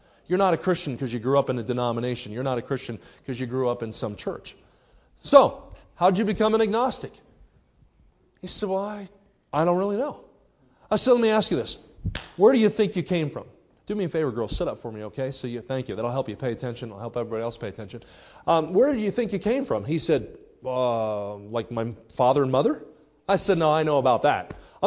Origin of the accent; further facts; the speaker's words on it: New Jersey, United States; now in Kansas City, United States; I said, well, I grew up in New Jersey, but I live out in Missouri now, Kansas City.